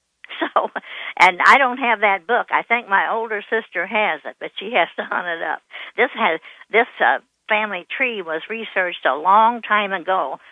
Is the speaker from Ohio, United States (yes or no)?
no; Evansville, Illinois, United States; born there; And so anyhow, I was born in Illinois, a small town, Evansville.